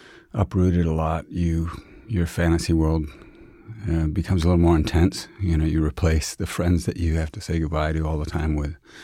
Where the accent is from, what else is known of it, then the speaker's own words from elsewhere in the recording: Buenos Aires, Argentina; also born or lived in New York, United States; When I was little, we lived in urban settings in Buenos Aires and also in the country.